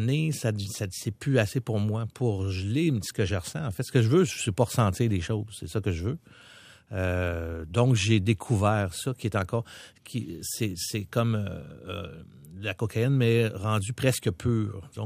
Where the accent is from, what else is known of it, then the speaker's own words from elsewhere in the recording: Charlemagne, Quebec, Canada; Je viens de Charlemagne. C'est une ville qui était assez violente à l'époque.